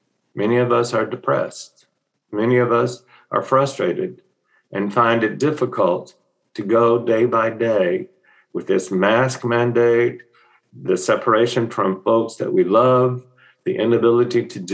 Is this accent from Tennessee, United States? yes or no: yes; Memphis, Tennessee, United States; Growing up in Memphis, Tennessee, as a young kid, I attended the same school as someone who became much more famous than me.